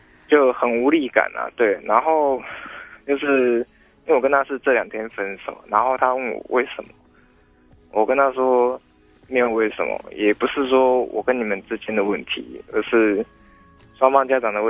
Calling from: Taipei, Taiwan; 罗姐你好，

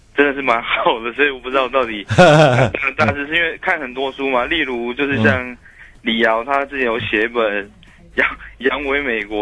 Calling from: Tainan, Taiwan; 不得不扣的台南

